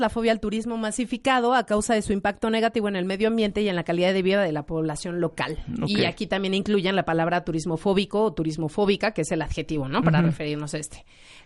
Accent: Mexico; no es porque yo sea mexicana, obviamente me da mucho orgullo ser mexicana, pero las personas que somos de México somos el grupo de hispanohablantes más grande que hay

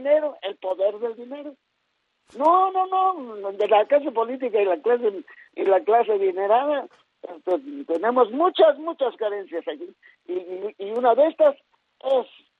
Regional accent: Mexico; Pues que tenemos, los mexicanos tenemos que ponernos las pilas

